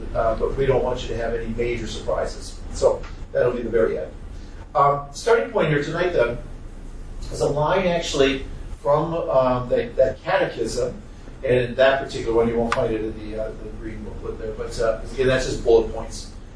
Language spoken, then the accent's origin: English; Milwaukee, Wisconsin, United States; But I'm from Wisconsin, from Milwaukee, actually, originally.